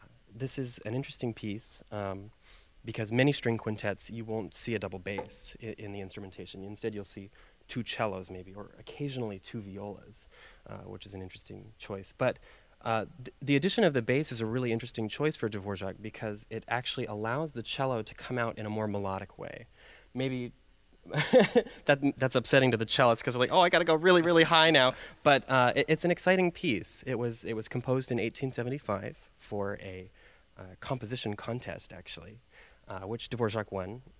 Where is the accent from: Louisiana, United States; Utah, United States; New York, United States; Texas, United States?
Utah, United States; Salt Lake City; So I'm from Salt Lake City, Utah, and I was in a pre-college music program in high school